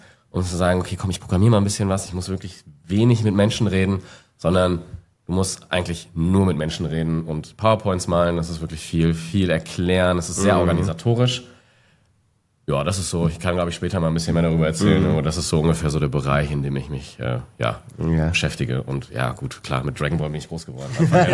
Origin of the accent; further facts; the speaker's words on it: Düsseldorf, North Rhine-Westphalia, Germany; ich komme aus Düsseldorf